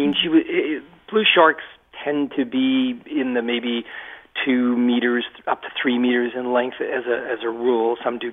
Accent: Massachusetts, United States; Well, I spent my entire life in Massachusetts in a little textile mill town about 35 miles west of Boston

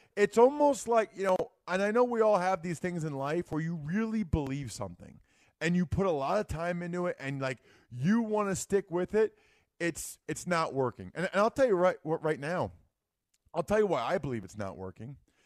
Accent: Wyomissing, Pennsylvania, United States; I remember growing up in Wyomissing, which is Reading, watching the Eagles.

